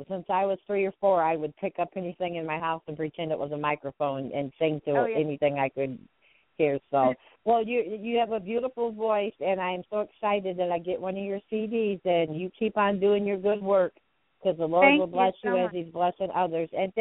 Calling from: Edwardsburg, Michigan, United States; I'm calling from Edwardsburg, Michigan.

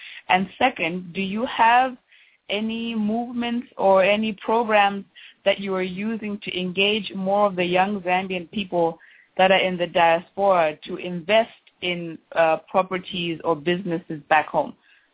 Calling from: Germany; and I'm calling from Germany.

